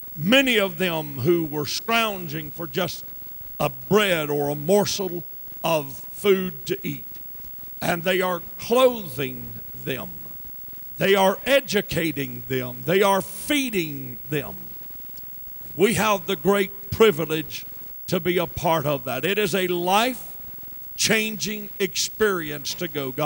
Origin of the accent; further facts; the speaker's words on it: Charlotte, North Carolina, United States; My speech, I know, betrayeth me. I sound like a foreigner to you. I'm a Southerner from Charlotte, North Carolina.